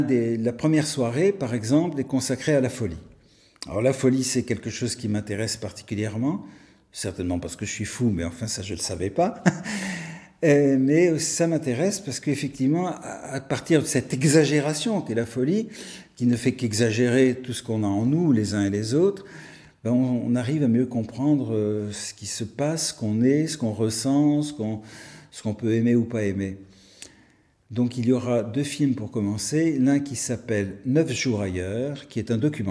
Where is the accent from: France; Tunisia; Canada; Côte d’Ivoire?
Tunisia; born there; y avait trois générations qui revenaient à un lieu qui est en plus mon lieu de naissance, puisque je suis né en Tunisie.